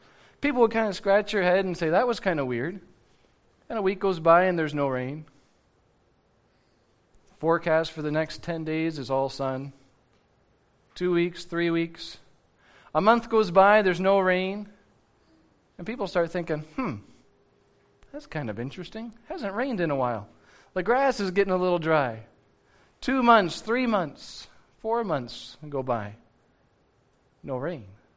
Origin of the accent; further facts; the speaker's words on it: Cleveland, Ohio, United States; I grew up in Cleveland, Ohio, just on the other side of the lake, so I call it Southern Ontario, all right?